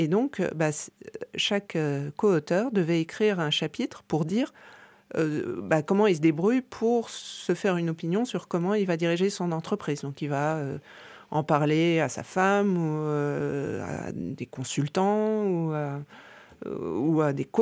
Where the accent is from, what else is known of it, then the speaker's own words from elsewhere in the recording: Paris, Île-de-France, France; Et moi, je suis parisienne.